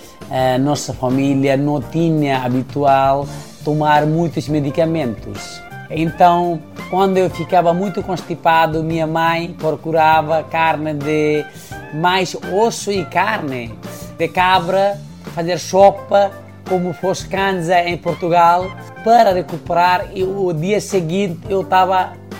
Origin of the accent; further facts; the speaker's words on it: Nepal; Portuguese is a second language; Eu sou nepalês, faço cozinha italiana, trabalho desde 92.